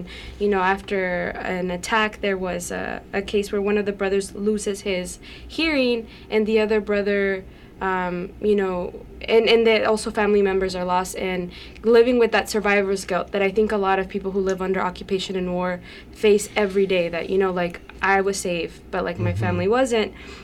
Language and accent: English; San Diego, California, United States; also born or lived in Mexico; And for me, I'm actually not from New Orleans. I'm from San Diego, and living in a border city and being Hispanic and Mexican, not Mexican-American, as an undocumented immigrant